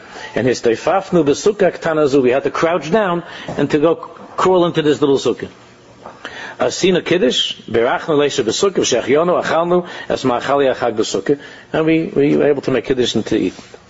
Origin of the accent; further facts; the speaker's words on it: Queens, New York, United States; I remember where I grew up in Queens, in our neighborhood, there were only a few sukkahs in the whole neighborhood.